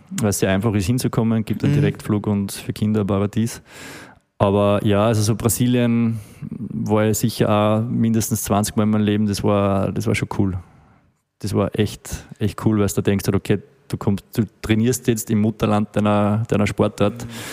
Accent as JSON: {"language": "German", "town": "Steyr", "region": "Upper Austria", "country": "Austria", "said": "Ich komme halt momentan 5-mal vielleicht im Jahr nach Steyr, also ich bin aus Steyr"}